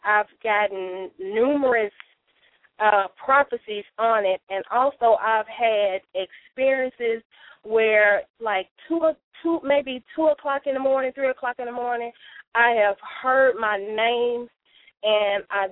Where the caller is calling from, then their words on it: Arkansas, United States; Arkansas.